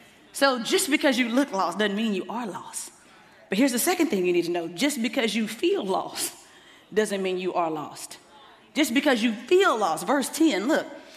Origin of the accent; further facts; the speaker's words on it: Dallas, Texas, United States; I'm from Dallas.